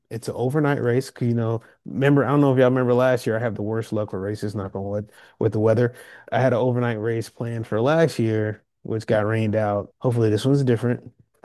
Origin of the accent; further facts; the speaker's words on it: North Carolina, United States; Shout out North Carolina. I'm from North Carolina, everybody.